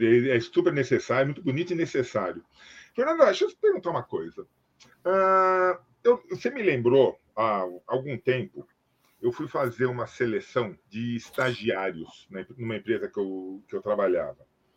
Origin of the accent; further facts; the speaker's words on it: Italy; Portuguese is a second language; Eu, como bom italiano, sei que de vez em quando eu atropelo as palavras